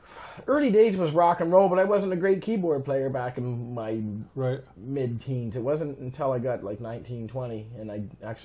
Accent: Canada; I was born and raised in Canada. My whole family was.

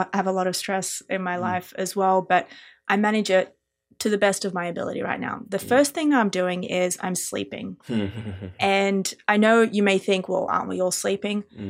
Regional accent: New York, United States; now in Los Angeles, United States; I'm not from LA. I'm from New York.

